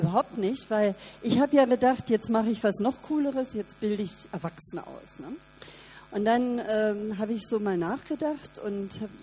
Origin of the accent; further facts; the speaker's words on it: Berlin, Germany; moved away as an adult; Ja, ich bin 56 in Berlin geboren und mein Leben war immer irgendwie ein bisschen spannend. Ich bin dann nach der Schule von Berlin weg